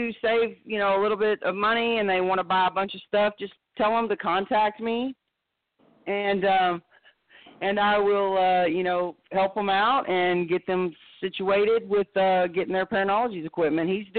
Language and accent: English; Texas, United States; accent: Texas; because if I say that with my Texas accent, it doesn't quite come out right sometimes.